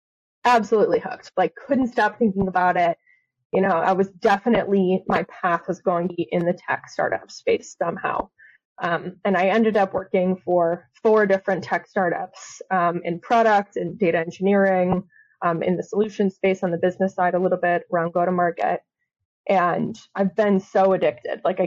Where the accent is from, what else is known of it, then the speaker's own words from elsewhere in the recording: Elyria, Ohio, United States; now in Columbus, United States; Yeah, so I'm from Elyria, Ohio, which is up near the lake. It is west of Cleveland. And I moved to Columbus to go to the Ohio State University, right?